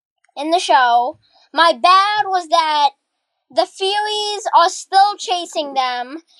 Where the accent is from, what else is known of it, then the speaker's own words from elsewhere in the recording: Illinois, United States; I'm from Illinois.